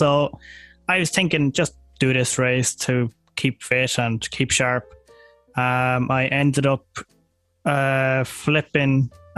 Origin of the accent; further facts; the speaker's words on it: Summerhill, County Meath, Ireland; Meath, so Summerhill.